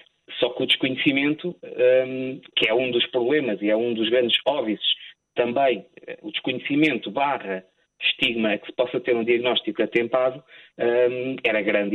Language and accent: Portuguese; Viseu, Portugal; Depois, em 2012, na minha cidade, de onde eu sou, em Viseu